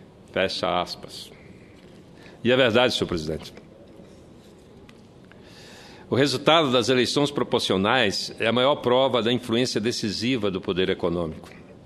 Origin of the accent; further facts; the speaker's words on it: Amapá, Brazil; em especial lá do meu estado, do Amapá